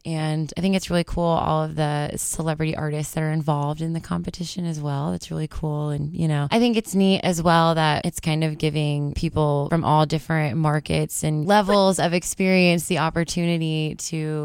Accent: Springfield, Illinois, United States; now in Nashville, United States; Well, I'm originally from Central Illinois, like Springfield area.

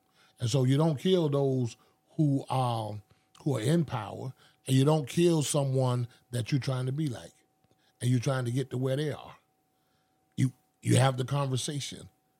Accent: the South, United States; I think it came from the fact that I grew up in the South

